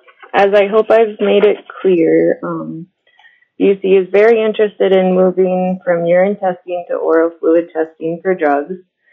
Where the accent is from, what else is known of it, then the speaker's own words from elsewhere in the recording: Kotzebue, Alaska, United States; now in Barrow, United States; Well, I grew up in Kotzebue. I'm proud to call Barrow home.